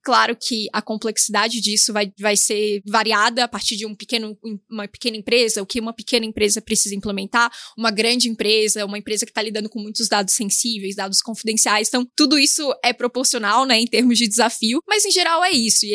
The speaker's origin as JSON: {"language": "Portuguese", "town": "Florianópolis", "region": "Santa Catarina", "country": "Brazil", "said": "eu sou de Florianópolis, talvez o sotaque vai entregar um pouco aqui, né?"}